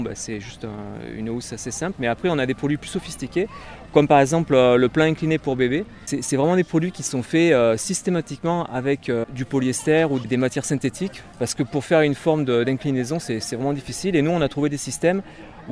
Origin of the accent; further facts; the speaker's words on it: Auvergne-Rhône-Alpes, France; also born or lived in Serbia; Et moi, je suis originaire de l'Ardèche, donc j'ai passé mon enfance ici, donc je suis revenu un peu aux sources pour m'installer.